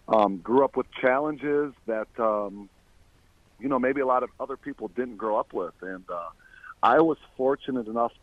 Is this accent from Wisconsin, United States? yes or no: no; Minneapolis, Minnesota, United States; Yeah, I mean, I grew up in Minneapolis too.